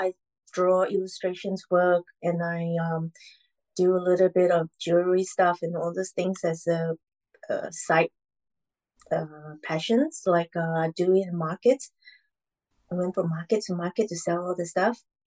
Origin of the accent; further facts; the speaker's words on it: Kuala Lumpur, Malaysia; I'm from Malaysia, Kuala Lumpur.